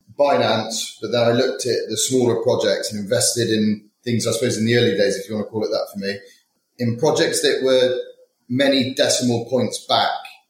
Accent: Bristol, South West England, United Kingdom; now in London, United Kingdom; I was originally from Bristol

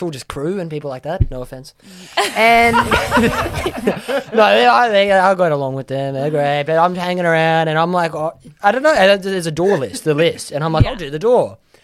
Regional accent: Queensland, Australia; I'm from the Tablelands, so the Atherton Tablelands in Queensland.

